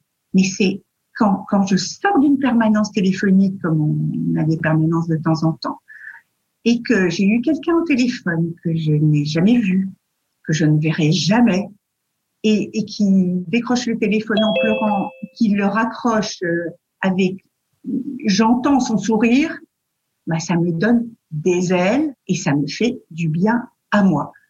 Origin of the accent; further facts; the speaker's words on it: Brussels, Brussels-Capital Region, Belgium; il y a des amis de Bruxelles qui est ma ville natale, donc j'ai des amis d'enfance là-bas.